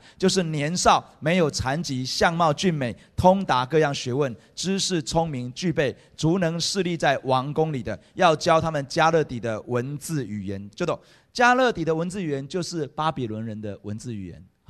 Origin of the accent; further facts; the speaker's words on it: Taiwan; 感谢上帝，我不是犹太人，感谢上帝，我是台湾人。